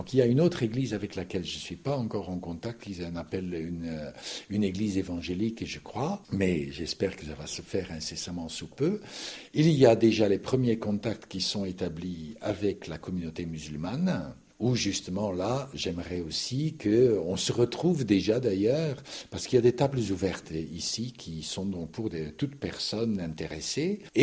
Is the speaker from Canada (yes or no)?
no; Flanders, Belgium; French is a second language; now in France; Oh, je suis donc originaire de la Belgique, hein, je suis flamand d'origine